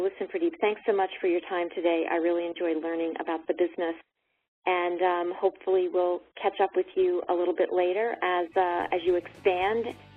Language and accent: English; Boston, Massachusetts, United States; Tom Brady, of course, other in my hometown here of Boston.